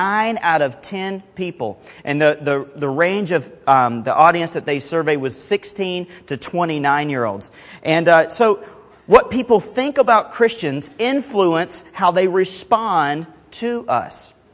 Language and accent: English; Alabama, United States; and I speak redneck, so this is why I was invited to there. I grew up in Alabama